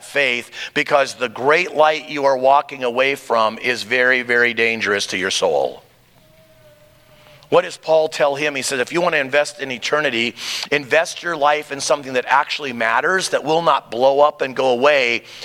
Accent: United States; I literally, as an American, they invited a bunch of Americans from Ramstein to sit there.

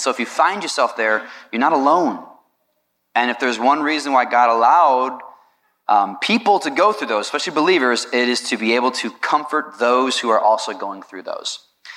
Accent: Indiana, United States; I grew up around Northwest Indiana, and like 30 minutes from Chicago, so I never saw a shooting star before, so it was a big deal for me.

